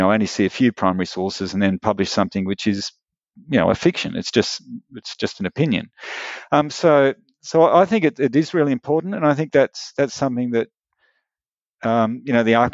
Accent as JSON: {"language": "English", "country": "Australia", "said": "how secure we are in being Australian and understanding, you know, what it means to be Australian"}